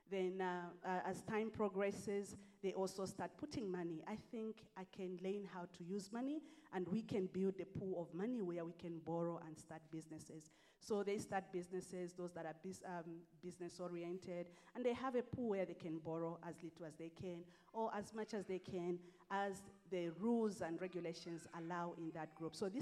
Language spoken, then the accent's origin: English; Zambia; now in South Africa; I'm an African child. I'm not South African. I'm Zambian by birth, and I've lived amongst the Zulu people for 22 years.